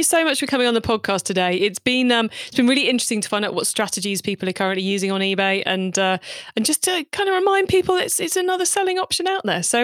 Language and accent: English; United Kingdom; because I'm British, we're spelling optimizing with an S, not